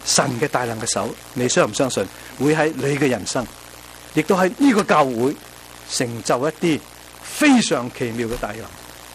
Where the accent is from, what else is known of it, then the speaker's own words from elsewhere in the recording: Guangdong, China; 比起来，我们广东人叫做什么？